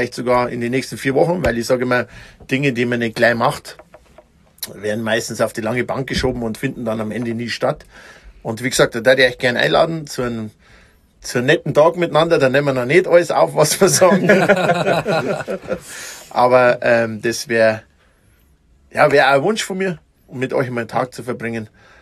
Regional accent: Mittenwald, Bavaria, Germany; Ich habe da so eine kleine Hütte in Mittenwald, wo ich herkomme, an einem See.

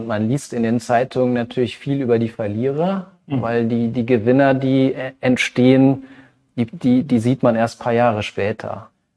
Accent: Rhineland, Germany; born there; ich bin sowieso ja als gebürtiger Rheinländer Berufsoptimist.

